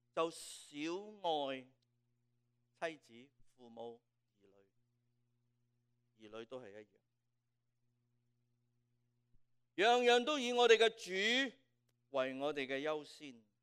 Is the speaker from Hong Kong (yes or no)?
yes; Hong Kong; 我们香港人说爱到他窿啊